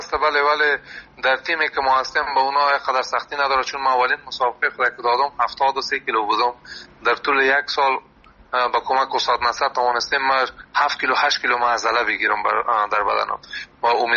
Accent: Afghanistan; now in Europe; من از افغانستان آمدیم، مدت 5 سال میشه در اروپا زندگی میکنم

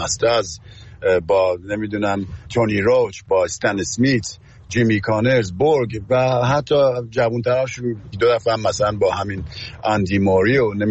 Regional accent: Tehran, Tehran Province, Iran; منم تو اونجا به دنیا اومدم و از همونجا بزرگ شدم

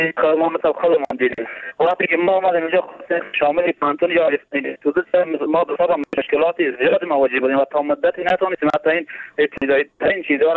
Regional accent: Badakhshan, Afghanistan; ما خودم از بدخشان هستم

